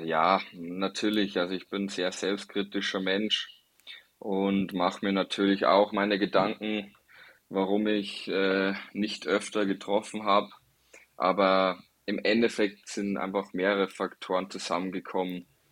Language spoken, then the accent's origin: German; Passau, Bavaria, Germany; born there; Ich bin gebürtiger Passauer, habe auch schon einige andere Stationen gesehen